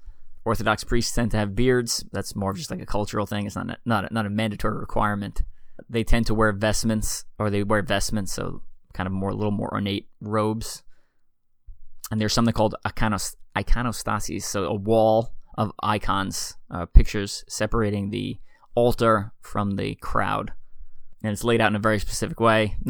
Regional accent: Hempstead, New York, United States; The church I grew up in St. Paul's in Hempstead, New York, has mosaics like wall to wall.

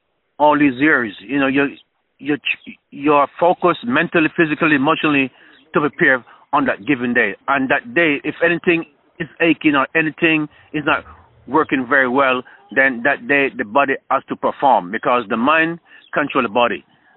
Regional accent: Jamaica; now in Toronto, Canada; I know I'm from Jamaica. I still talk Jamaican.

